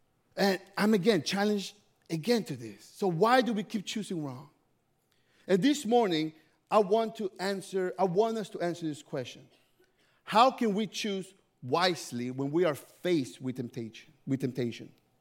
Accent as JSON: {"language": "English", "town": "Memphis", "region": "Tennessee", "country": "United States", "tie": "born or raised there", "said": "Last week, I went to my hometown in Memphis, and I came back yesterday"}